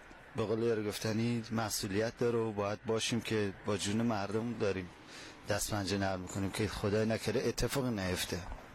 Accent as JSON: {"language": "Persian", "town": "Mehriz", "region": "Yazd", "country": "Iran", "said": "بنده متأهل هستم، بعد عرضم به حضورتون که اصالتاً یزدی هستیم، شهرستان مهریز."}